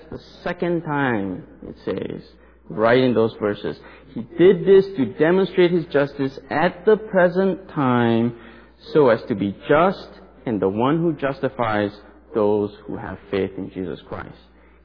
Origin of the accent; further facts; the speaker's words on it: Malaysia; Now, I was born and raised in Malaysia. That's literally in Southeast Asia. That's literally on the other side of the world.